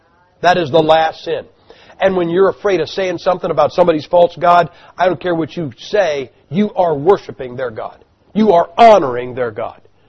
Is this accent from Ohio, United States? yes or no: yes; Ohio, United States; the single most beautiful sunset I ever saw was in my home state of Ohio.